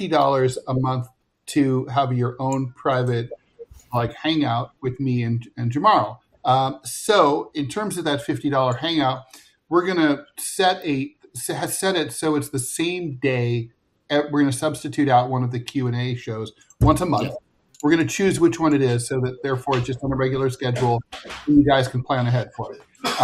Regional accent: Ohio, United States; There was a mass shooting in Toledo, Ohio, in my home state, northwestern part of the state along Lake Erie.

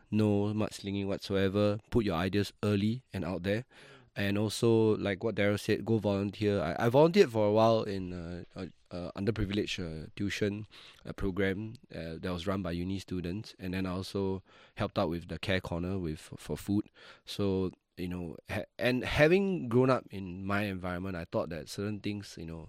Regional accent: Jurong West, Singapore; So I grew up in Jurong West, then I moved to rental housing for a while, then I moved to somewhere in Tanjung Pagar

